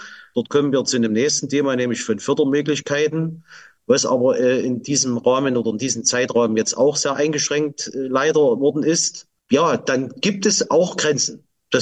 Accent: Saxony, Germany; ich stamme aus dem Erzgebirge

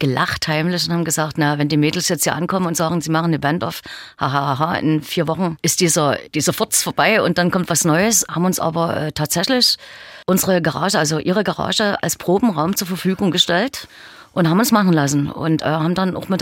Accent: Dresden, Saxony, Germany; also ich bin auch wirklich richtig gebürtiger Dresdner

